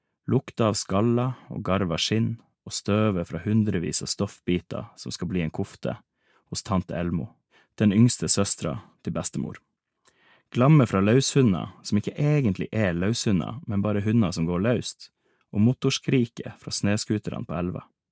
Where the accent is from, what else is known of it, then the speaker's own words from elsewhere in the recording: Finnmark, Norway; Hvis du skal fra Pasvikdalen, der jeg vokste opp, til Gaudageinu, kjører du i 5 timer vest i luftlinje.